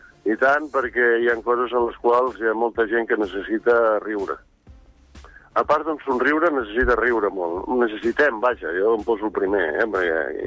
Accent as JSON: {"language": "Catalan", "town": "Vilassar de Mar", "region": "Catalonia", "country": "Spain", "tie": "born or raised there", "said": "Soc fill de Vilassar de Mar tota la vida."}